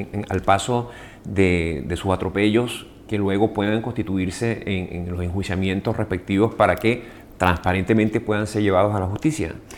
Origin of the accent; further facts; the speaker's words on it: Venezuela; ¿Qué lección debe aprender el mundo de lo que ha pasado en mi país, en Venezuela?